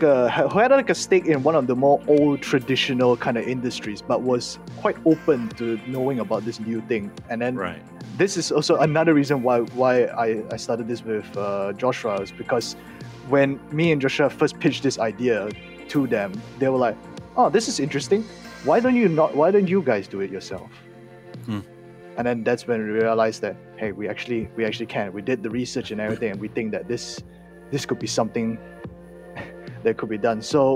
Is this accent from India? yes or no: no; Malaysia; as a Malaysian